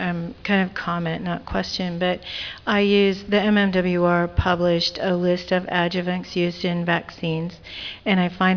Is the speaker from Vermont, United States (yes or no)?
no; Tacoma, Washington, United States; from Tacoma, Washington.